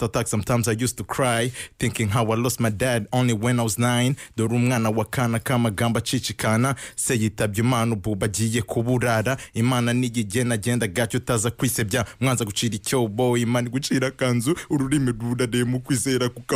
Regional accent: Kigali, Rwanda; I come from Kigali, Rwanda.

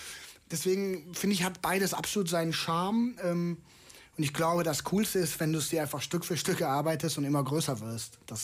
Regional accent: Cologne, North Rhine-Westphalia, Germany; Ich bin Kölner, ich bin irgendwie, ich kriege auch schnell Heimweh so

